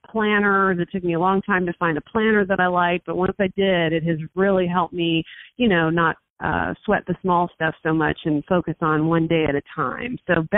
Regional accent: Florida, United States; I'd grown up drinking tea. I'm from Florida, so there's a lot of tea down in the South.

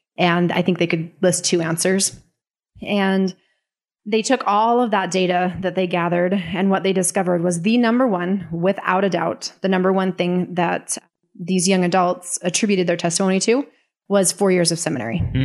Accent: Montana, United States; since I grew up outside of Utah, I grew up in Montana

